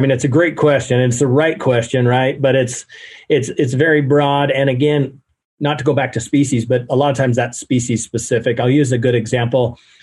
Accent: Idaho, United States; I grew up in Idaho. I lived in Idaho 32 years.

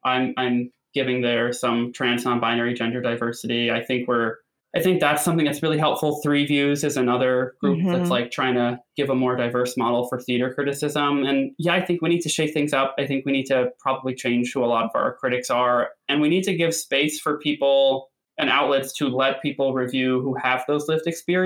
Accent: Connecticut, United States; I'm also from Connecticut

